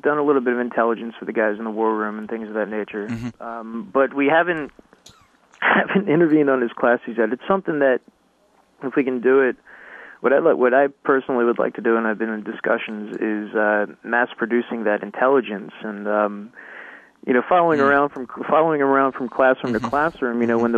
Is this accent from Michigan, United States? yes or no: yes; Detroit, Michigan, United States; just being growing up in Detroit, even you can kind of see a certain type of decline that has occurred